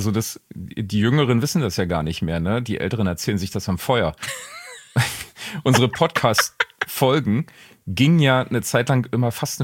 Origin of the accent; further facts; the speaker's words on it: Brandenburg, Germany; ich komme ja eigentlich aus Brandenburg.